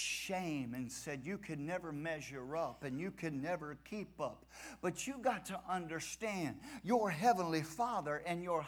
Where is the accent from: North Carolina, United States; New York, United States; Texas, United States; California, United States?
Texas, United States; Sweeney; So, I grew up in Sweeney, Texas. Salute. In Sweeney growing up, I had dogs.